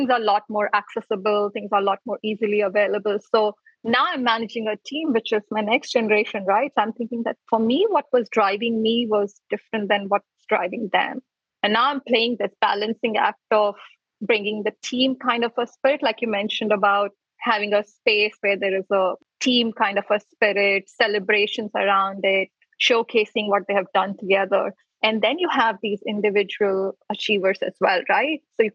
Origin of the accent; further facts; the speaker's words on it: India; I was born and raised in India.